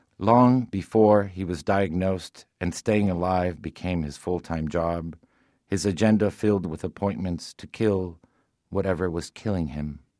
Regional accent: Miami, Florida, United States; born or raised there

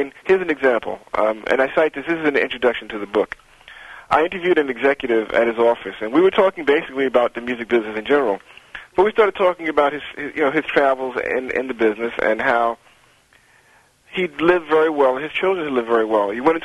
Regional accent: Brooklyn, New York, United States; I grew up in Brooklyn, New York. And when I finally got my apartment and had a chance to move to Manhattan, to the West Side, which was a much more integrated environment, or stay in Brooklyn in an area which was predominantly black

